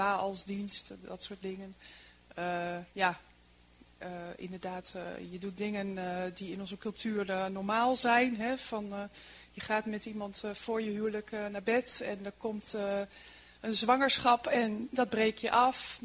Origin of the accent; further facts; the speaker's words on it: Kampen, Overijssel, Netherlands; uit Kampen.